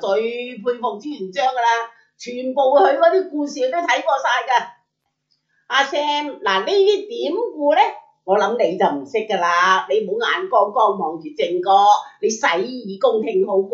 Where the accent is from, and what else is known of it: Hong Kong